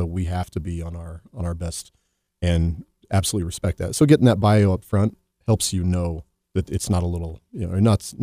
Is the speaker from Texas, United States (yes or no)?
no; Colorado Springs, Colorado, United States; also born or lived in Kansas; Not quite. Started in Kansas, but as a kid, I was moved to Colorado, and I just love it.